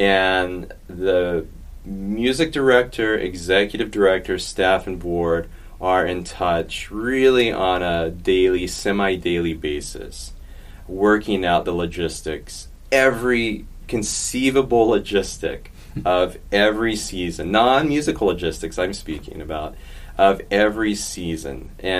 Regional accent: Temple, Texas, United States; also born or lived in Chicago; I say this all the time because apart from my hometown, Temple, Texas, I lived in Chicago the longest time. I was here for 7 years as a student in Chicago.

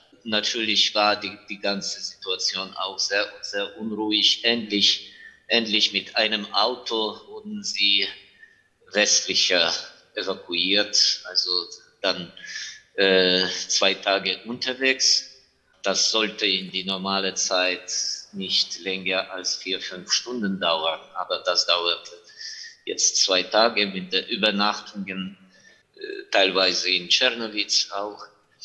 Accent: Ivano-Frankivsk, Ivano-Frankivsk Oblast, Ukraine; German is a second language; ich bin in meiner Heimatstadt, in Ivano-Frankivsk. Ich bin jetzt in meinem Arbeitszimmer hier in meiner Wohnung.

